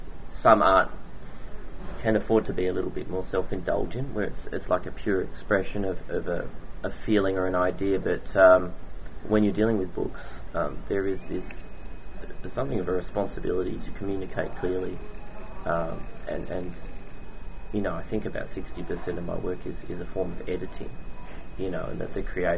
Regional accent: Perth, Western Australia, Australia; So growing up in Perth, I would working in Perth, which is a very isolated city and doesn't have much of a publishing industry

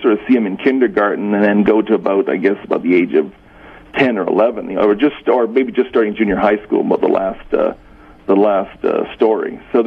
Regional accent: Trail, British Columbia, Canada; Yes, I am. Yeah, I'm from Trail, British Columbia.

